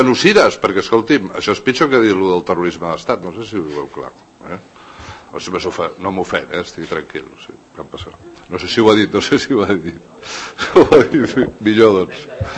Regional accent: Catalonia, Spain; nosaltres considerem que som catalans, parlem en català, estimem Catalunya

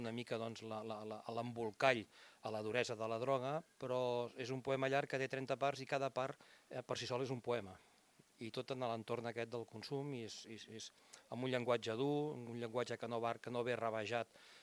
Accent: Premià de Dalt, Catalonia, Spain; jo soc de Premià de Dalt, i el Maresme i les contrades del Maresme

